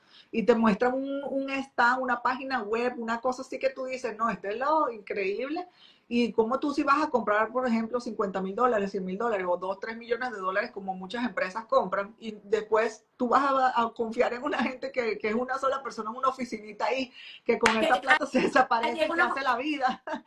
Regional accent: Venezuela; now in China; soy una venezolana instalada aquí en China, soy una mamá, tengo una hija

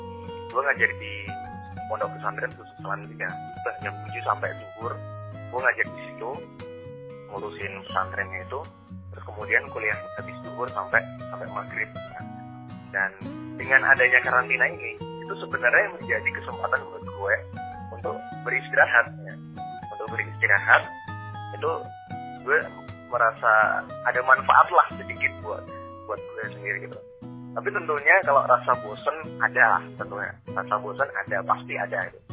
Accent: Yogyakarta, Special Region of Yogyakarta, Indonesia; gue seorang mahasiswa asalnya dari Jogja. Dan gue juga seorang praktisi parkur Jogja. Dan dulu juga pernah join di parkur Lampung.

